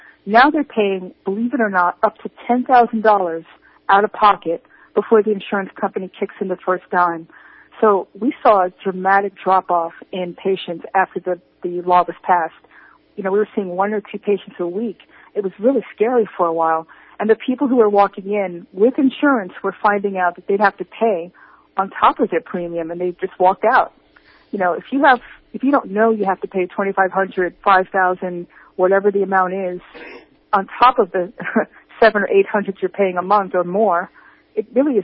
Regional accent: New York, United States; I'm originally from New York, and I now practice in Atlanta

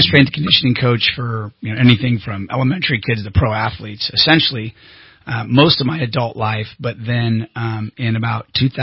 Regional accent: Anderson, California, United States; also born or lived in Orange County, California; I've lived in Palo Cedro, Cottonwood, Anderson, Shasta Lake or Central Valley. So lived all over Shasta County. Was born in Orange County, but we moved here when I was about 3.

